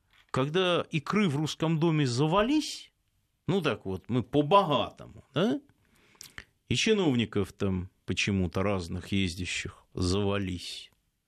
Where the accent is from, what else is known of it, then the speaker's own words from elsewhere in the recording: Moscow, Russia; А может подумать, что я в детстве в Москве, на Кутузовском в очередях за продуктами не стоял.